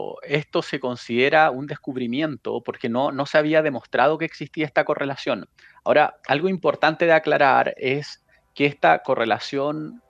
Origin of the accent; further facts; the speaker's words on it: Putaendo, Valparaíso, Chile; Yo soy de Putaendo